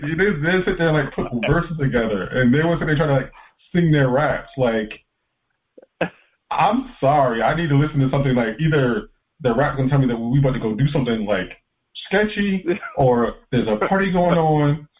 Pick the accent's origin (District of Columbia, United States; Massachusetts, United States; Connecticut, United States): Connecticut, United States; Hartford; I'm from Hartford, Connecticut. Marlon Sterling was from like five blocks from me.